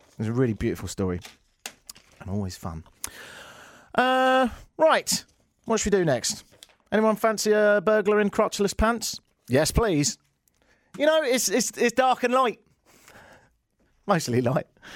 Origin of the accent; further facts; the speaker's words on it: Brighton, South East England, United Kingdom; I'm from Brighton, which is a small town south of London. If you go to, well, it's sort of dubbed Little London on the Sea. It's a beautiful little town